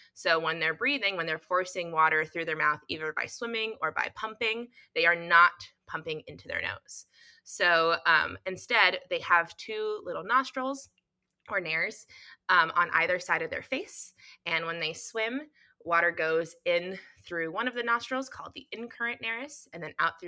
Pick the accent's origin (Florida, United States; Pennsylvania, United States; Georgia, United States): Florida, United States; Miami; born there; also born or lived in Galveston, United States; I was born in Miami. I went to school at the University of Miami for my bachelor's.